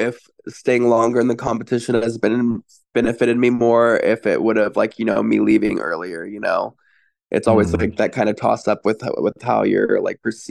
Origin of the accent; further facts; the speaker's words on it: Kansas City, United States; any of the community that, you know, I grew up in Kansas City around.